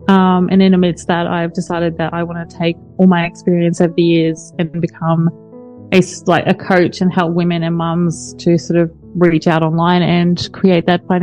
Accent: Roma, Queensland, Australia; also born or lived in Maryborough, Australia; I was born in Maryborough, Queensland, and then moved out west to Roma for probably 10 and a half years of my young adolescent life, so early adult life.

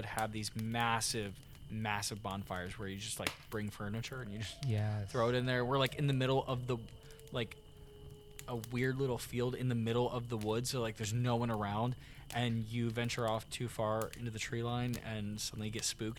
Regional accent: New Jersey, United States; Yes, I'm from the Jersey Shore, New Jersey. South Jersey, to be specific.

